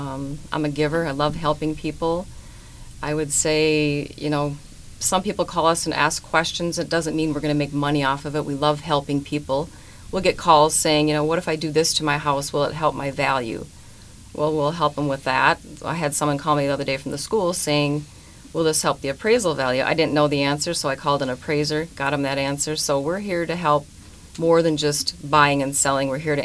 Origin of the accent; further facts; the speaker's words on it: Windom, Minnesota, United States; I came back to my hometown of Windham.